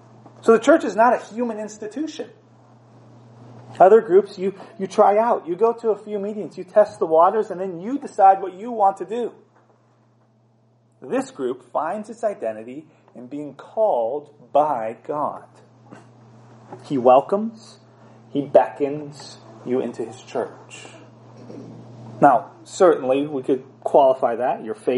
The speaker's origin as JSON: {"language": "English", "country": "United States", "said": "In one sense, I'm an American. I was born into that group."}